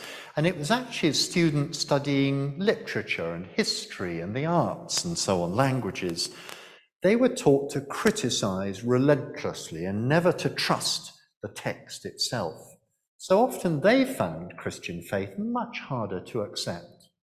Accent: London, United Kingdom; born there; I was born in London, 1957.

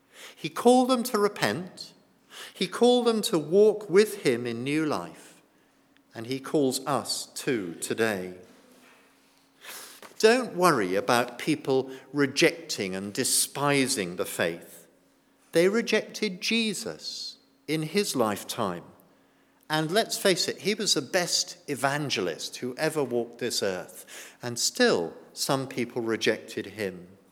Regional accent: United Kingdom; I know we're British, I know we worry about what people might think and so on

